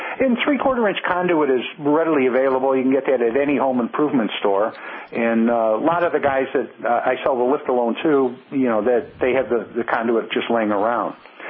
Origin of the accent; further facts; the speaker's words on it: Chicago, Illinois, United States; Now, I'm from Illinois originally, and that's in Chicago.